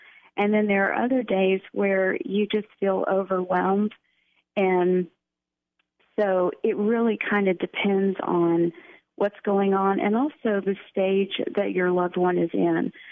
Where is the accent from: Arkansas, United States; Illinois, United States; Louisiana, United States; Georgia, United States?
Georgia, United States; also born or lived in Washington, D.C.; I grew up mostly in Georgia, and after college, I started moving northward, and I worked in Washington, D.C. for about 9 years.